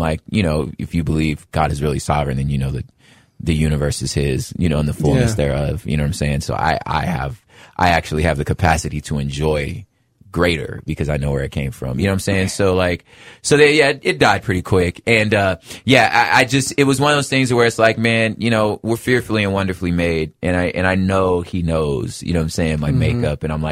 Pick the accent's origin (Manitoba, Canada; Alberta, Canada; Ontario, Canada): Ontario, Canada; Toronto; but I'm from Toronto and Toronto put me on.